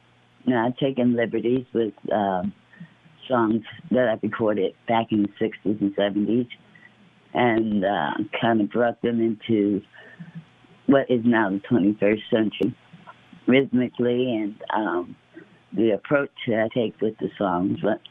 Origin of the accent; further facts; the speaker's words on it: East Orange, New Jersey, United States; You know, I'm from East Orange, New Jersey.